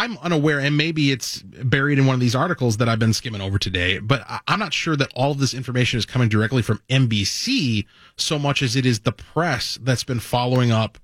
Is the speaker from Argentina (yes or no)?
no; Minnesota, United States; we know who he is because we're from Minnesota